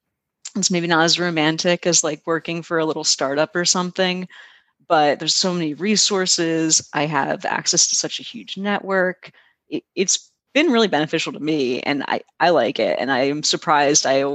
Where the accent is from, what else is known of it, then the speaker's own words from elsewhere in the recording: Delaware, United States; I said I was from Delaware. It's a really big part of my identity.